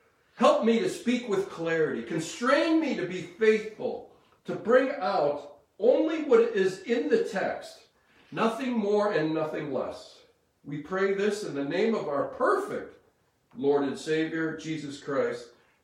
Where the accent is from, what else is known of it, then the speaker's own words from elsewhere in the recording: Rochester, New York, United States; I grew up in Rochester, New York, in what I would consider a lower middle-class family, and my parents were not adventurous at all.